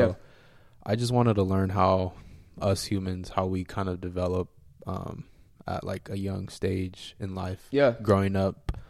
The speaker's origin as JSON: {"language": "English", "region": "California", "country": "United States", "lives_now": "Vista, United States", "said": "So I'm from Orange County originally. I moved down to Vista, San Diego County about 3 years ago."}